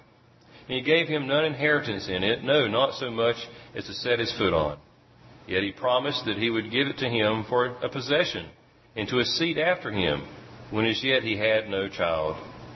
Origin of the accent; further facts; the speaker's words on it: North Carolina, United States; We're from Central North Carolina, and was having some meetings Saturday and this morning over at Cherrydale.